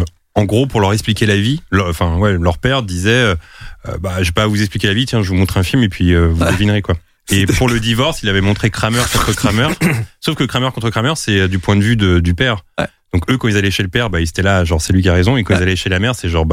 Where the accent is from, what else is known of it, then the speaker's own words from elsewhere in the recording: Drancy, Île-de-France, France; Je tiens à dire que je viens de la ville de Drancy